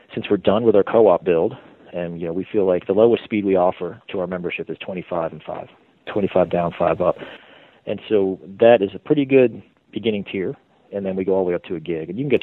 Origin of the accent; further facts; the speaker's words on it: Maryland, United States; I was a consultant for 8, and I'm from Maryland, moved down here.